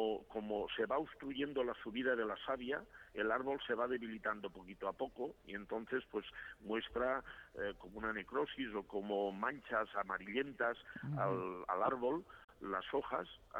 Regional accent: Valencian Community, Spain; Yo soy de Castellón, él también, él es de Almazora, yo soy de la zona norte del Maestrazgo.

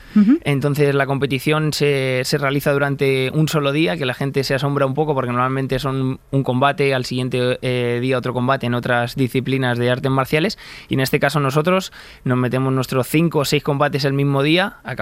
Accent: Meco, Community of Madrid, Spain; yo soy de Meco

